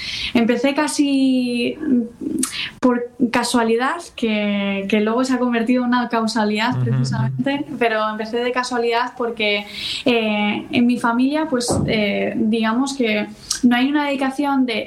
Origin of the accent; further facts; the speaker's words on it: Ponferrada, Castile and León, Spain; now in A Coruña, Spain; Pues vengo de Ponferrada, aunque ya estoy aquí asentada en A Coruña, en Galicia, pero vengo de Ponferrada, de León. Seré de alma leonesa siempre. Allí nací y allí estudié mis 10 primeros años de trombón.